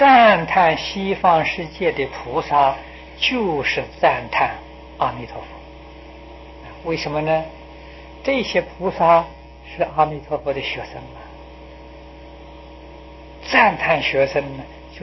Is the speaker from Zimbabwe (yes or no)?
no; China; 啊，我们中国人称为完人